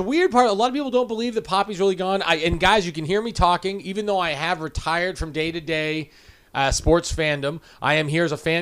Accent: Boston, Massachusetts, United States; and I'm from Boston, so it's like, you understand

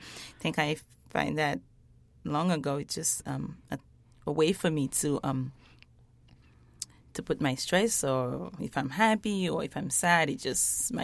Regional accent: Haiti; in a children's home where I grew up in Haiti

